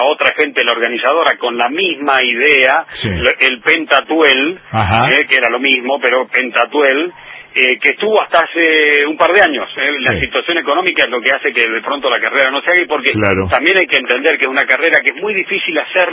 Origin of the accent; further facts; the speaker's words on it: San Rafael, Mendoza, Argentina; born there; Soy nacido en San Rafael, entonces amo este lugar